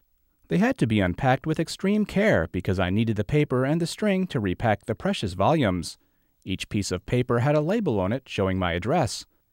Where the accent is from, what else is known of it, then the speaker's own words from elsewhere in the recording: Iowa, United States; A library for the blind had been established in my home state of Iowa